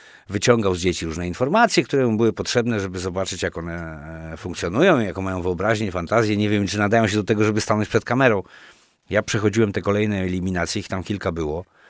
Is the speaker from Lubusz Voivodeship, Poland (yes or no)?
no; Wrocław, Lower Silesian Voivodeship, Poland; Już później jako nastolatek często we Wrocławiu mieliśmy tę możliwość, że tych teatrów było kilka i wybór repertuarowy był dosyć szeroki.